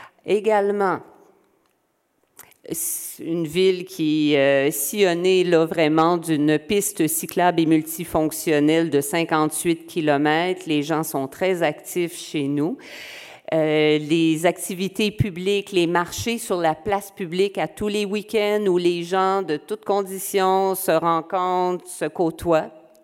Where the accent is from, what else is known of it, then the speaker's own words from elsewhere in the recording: Quebec, Canada; accent: Quebec French; Malgré mon accent québécois, si vous savez ce que c'est, on va réussir à se comprendre